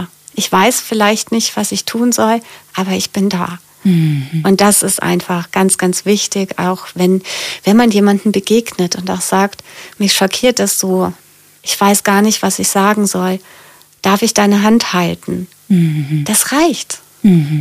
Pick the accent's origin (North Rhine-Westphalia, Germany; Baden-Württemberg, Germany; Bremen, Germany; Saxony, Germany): North Rhine-Westphalia, Germany; Cologne; nicht wieder nach Köln zu gehen, was meine Heimatstadt ist